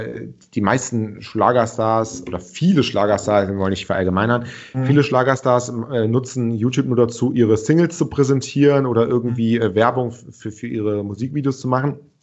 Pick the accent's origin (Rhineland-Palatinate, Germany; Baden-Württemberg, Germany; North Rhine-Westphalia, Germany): North Rhine-Westphalia, Germany; Cologne; was mich als Kölner super natürlich sehr freut